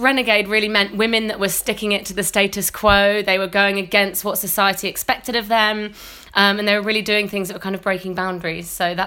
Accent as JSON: {"language": "English", "region": "London", "country": "United Kingdom", "tie": "born or raised there", "said": "where I grew up in South London."}